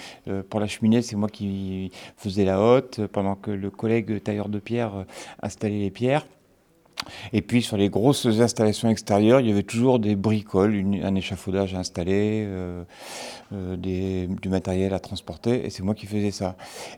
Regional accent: Ploudiry, Brittany, France; Mon enfance à Pluderie, donc une petite commune du Finistère Nord, entre Landivisio et Landerneau, qui est appelée là-bas le plateau, parce que c'est un petit peu en altitude, au-dessus de la grande boucle de l'Élorne.

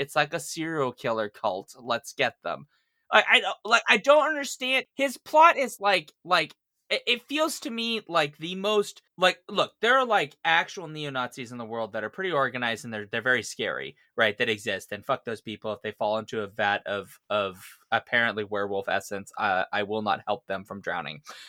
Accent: Sweden; Even though I'm from Sweden and I have a French name, whatever, right?

